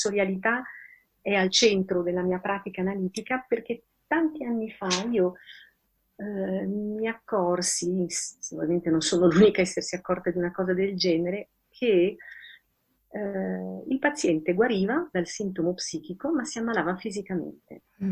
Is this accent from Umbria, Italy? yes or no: no; Venice, Veneto, Italy; born there; now in Milan, Italy; io sono nata a Venezia, poi sono vissuta, diciamo, sulla terraferma prima poi di arrivare a vivere a Milano.